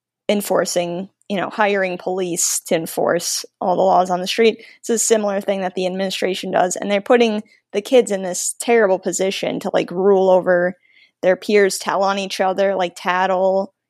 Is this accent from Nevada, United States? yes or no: no; Milwaukee, Wisconsin, United States; I have to say bubbler because I'm from Milwaukee, Wisconsin